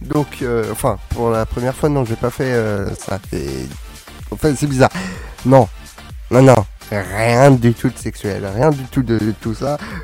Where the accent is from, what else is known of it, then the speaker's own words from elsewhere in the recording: Paris, Île-de-France, France; Moi je connais, je suis parisien.